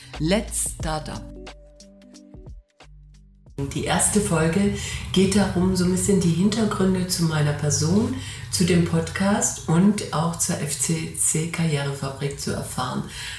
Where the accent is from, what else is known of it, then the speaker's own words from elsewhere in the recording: Stuttgart, Baden-Württemberg, Germany; also born or lived in Hamburg; Ja, ich komme ja aus Stuttgart und ich muss auch sagen, es war wunderschön, ein paar Jahre in Hamburg gelebt zu haben.